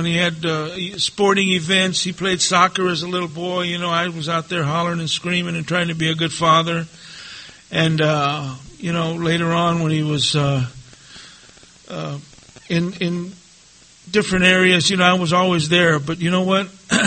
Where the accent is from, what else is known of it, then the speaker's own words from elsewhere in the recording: Los Angeles, California, United States; now in San Diego, United States; Because, you know, I grew up in Los Angeles. There was a lot of stress there. It was a tough place to live.